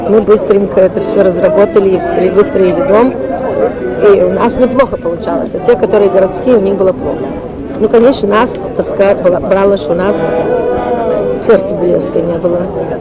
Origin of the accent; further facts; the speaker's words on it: Xinjiang, China; moved away; Из Синьцзяна, да, из далекого Туркестана. В Шанхай мы прибыли, мы выехали из Синьцзяна в 45-м году, в Шанхай мы прибыли в 47-м году.